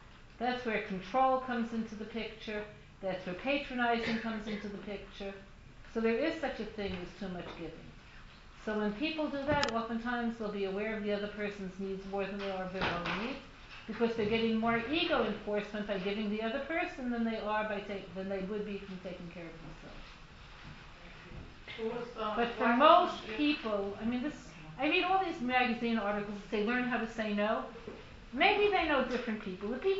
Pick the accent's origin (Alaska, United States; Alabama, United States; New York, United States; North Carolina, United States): New York, United States; Brooklyn; you know me, I'm from Brooklyn. I have enough money.